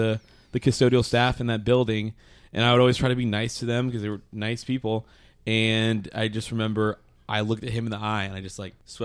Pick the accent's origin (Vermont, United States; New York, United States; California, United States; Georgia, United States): Georgia, United States; I'm from South Georgia.